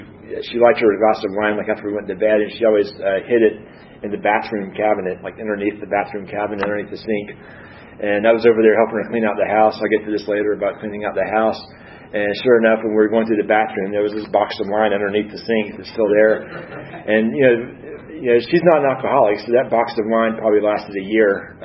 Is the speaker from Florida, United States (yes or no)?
no; Columbus, Georgia, United States; I grew up in Columbus, Georgia, so, you know, it's a couple hours south of here.